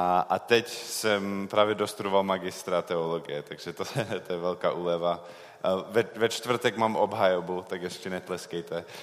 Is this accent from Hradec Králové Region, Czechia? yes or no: no; Frýdlant, Moravian-Silesian Region, Czechia; also born or lived in United States; Já jsem vyrůstal ve Frýdlantě, ale narodil jsem se v Americe, takže proto mám to divné jméno. Ale v 8 letech tak z rodičic jsme se přestěhovali do Frýdlantu